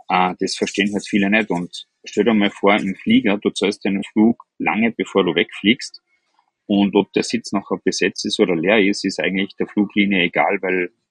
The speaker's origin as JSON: {"language": "German", "country": "Austria", "said": "bei uns in Österreich"}